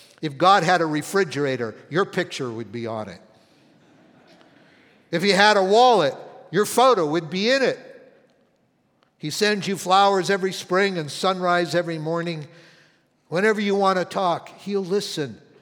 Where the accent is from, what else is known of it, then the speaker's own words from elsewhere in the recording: Canada; also born or lived in Southern California; I grew up in Canada. I've been pastoring for many years in Southern California